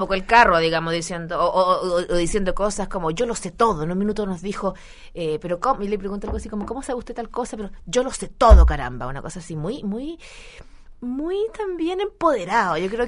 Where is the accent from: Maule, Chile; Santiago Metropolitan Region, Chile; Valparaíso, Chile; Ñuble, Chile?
Ñuble, Chile; Chillán; Le empezamos a hablar de Chillán, porque yo soy de Chillán